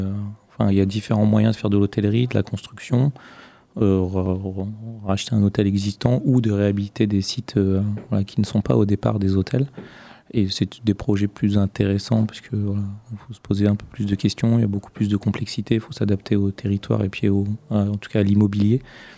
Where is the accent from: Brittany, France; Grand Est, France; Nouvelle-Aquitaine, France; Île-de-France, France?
Nouvelle-Aquitaine, France; Poitiers; Je suis originaire de Poitiers